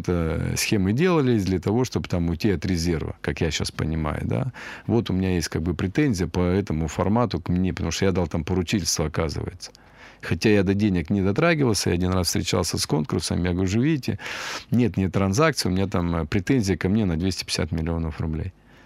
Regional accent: Russia; я не люблю за границу, туда не поеду, что бы ни было здесь, да, я россиянин, буду жить здесь, да

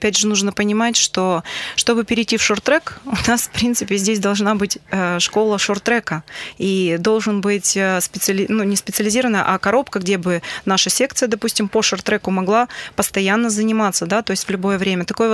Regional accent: Krasnokamsk, Perm Krai, Russia; я сама из Краснокамска, и в свое время, значит, когда поступила в педагогический институт, в то время сейчас университет, да, то я, значит, приезжала на тренировки из Краснокамска.

